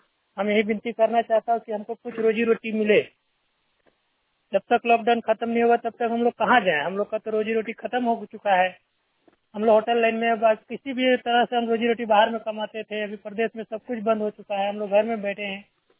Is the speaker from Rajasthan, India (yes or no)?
no; Jharkhand, India; बेड़ा हरियाणा, जिला हजारीबाग प्रखंड विष्णुगढ़ का निवासी हूँ। मैं यहाँ का रविदास टोला से बोल रहा हूँ